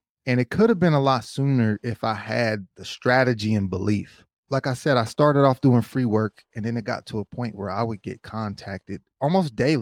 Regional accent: Middletown, Ohio, United States; We grew up in Middletown, Ohio together. We played football together.

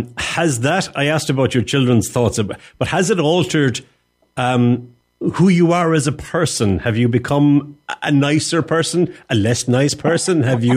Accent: Ireland; I'm from Ireland

